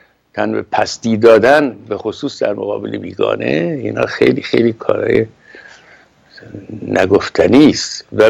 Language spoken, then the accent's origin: Persian; Iran; من یه ایرانی هستم